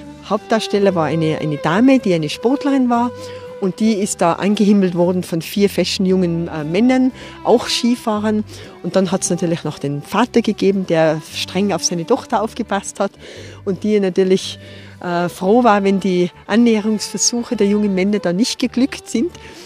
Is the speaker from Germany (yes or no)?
no; Tyrol, Austria; Skisport war bei uns in Tirol sehr beliebt.